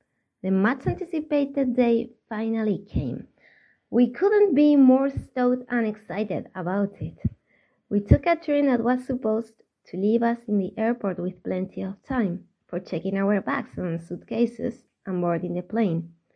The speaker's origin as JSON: {"language": "English", "country": "Spain", "second_language": "English", "said": "I'm from Spain."}